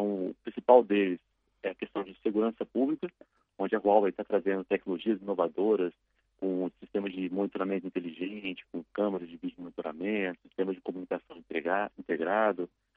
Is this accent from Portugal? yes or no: no; Brasília, Federal District, Brazil; now in São Paulo, Brazil; Isso, sou nascido em Brasília. E atualmente estou morando em São Paulo, já fazem 7 anos que estou aqui em São Paulo.